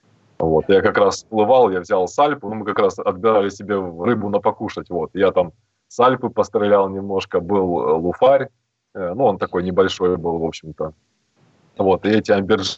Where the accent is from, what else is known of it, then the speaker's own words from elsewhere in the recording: Feodosia, Crimea, Ukraine; Да, я из Феодосии, вот. Ну, в основном упор был на Черное море